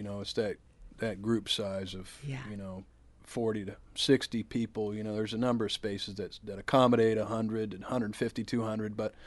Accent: Alaska, United States; My folks moved here. You know, I'm from Alaska, and you know, my mom had that.

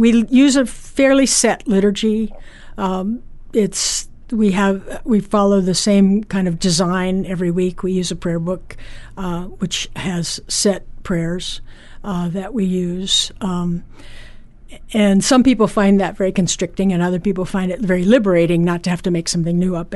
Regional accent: Portland, Oregon, United States; I grew up in Portland, and my grandparents lived in Seaside, and many of my relatives fished the Columbia, and so it's really home.

